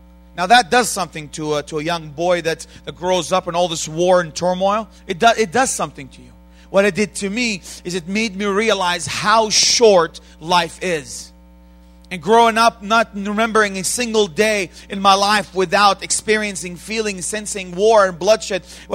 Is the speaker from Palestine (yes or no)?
yes; Bethlehem, West Bank, Palestine; English is a second language; moved away as an adult; also born or lived in Jerusalem; I was born in Jerusalem, and I grew up in the birth city of Jesus Christ, Bethlehem. I came from Israel just a few weeks ago, traveling in the U.S. for a short time